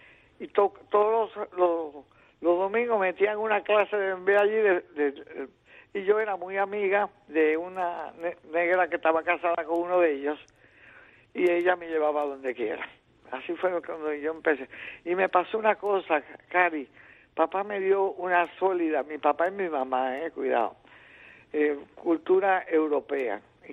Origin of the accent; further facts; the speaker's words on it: Cuba; y yo soy cubana.